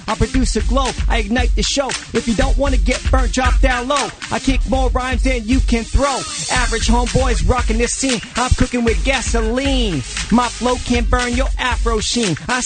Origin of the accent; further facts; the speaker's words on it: Canton, Ohio, United States; and I grew up in the Canton area, where the home of the Hall of Fame is.